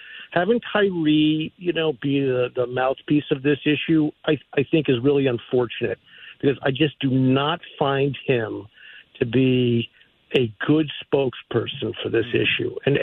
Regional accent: New York, United States; I grew up in New York and my wife is from Cleveland

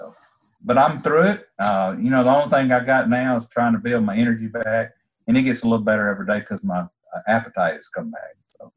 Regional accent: Barberton, Ohio, United States; born there; I was born in Barberton, Ohio, on a visit, family visit there.

